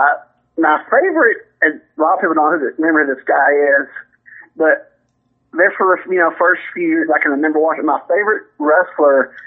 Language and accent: English; Mount Juliet, Tennessee, United States; Yeah, I was born and raised in Mount Juliet.